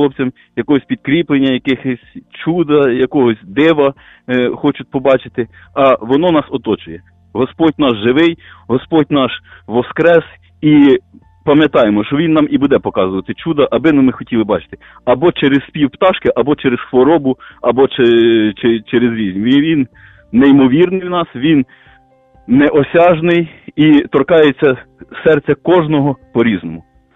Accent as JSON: {"language": "Ukrainian", "region": "Vinnytsia Oblast", "country": "Ukraine", "tie": "born or raised there", "said": "Я сам родом з Вінницької області, але проживаю в Львівській області."}